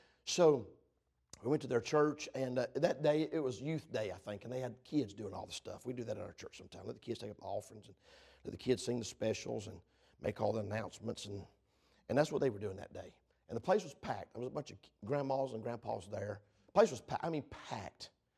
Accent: Georgia, United States; And I'm from Georgia. Me and my wife both from Georgia. I know y'all, I'm not from Baltimore. I know y'all didn't figure that out. I ain't from Baltimore. I'm born in South, deep South Georgia.

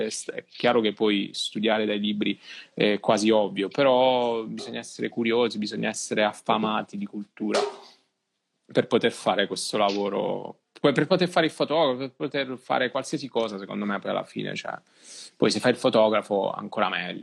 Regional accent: Matera, Basilicata, Italy; quando ero ragazzino a Matera, non avevamo internet, non avevamo la possibilità di accedere a così tante informazioni, e in un piccolo paesino quello che ti arrivava era quello che potevi studiare

